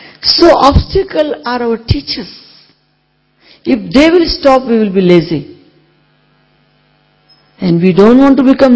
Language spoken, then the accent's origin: English; Gujarat, India; I am from India. I am from Gujarat.